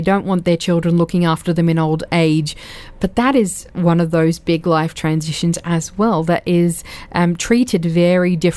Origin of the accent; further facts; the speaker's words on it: Australia; But, you know, growing up in Australia, I'm from an Arab background. So I know that we as Arabs don't leave home until you get married.